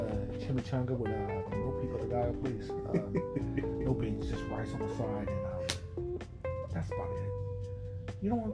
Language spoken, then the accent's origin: English; Greenville, Mississippi, United States; I'm from the South. I'm from Greenville, Mississippi.